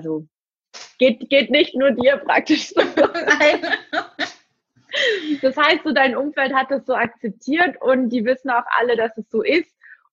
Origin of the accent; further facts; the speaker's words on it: Baden-Württemberg, Germany; Ich komme ja auch aus dem Schwabenländle.